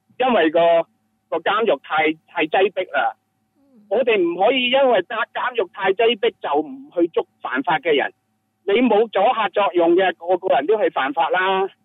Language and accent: Cantonese; China; now in San Francisco, United States; 我哋系中国人，我哋移民过嚟嘅，